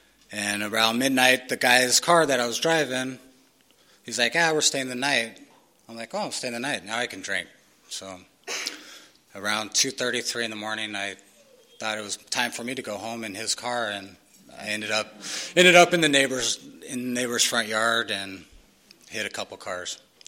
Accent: San Diego, California, United States; I grew up here in San Diego.

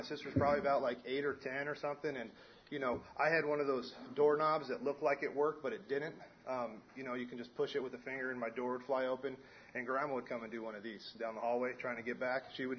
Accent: San Diego, California, United States; born or raised there

